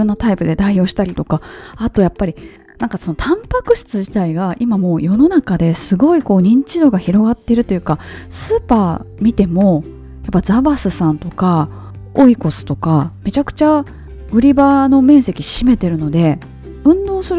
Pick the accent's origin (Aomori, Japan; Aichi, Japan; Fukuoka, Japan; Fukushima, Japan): Fukushima, Japan; Iwaki; ちなみに私の地元のいわきでは冬場あんこう鍋が美味しいですよ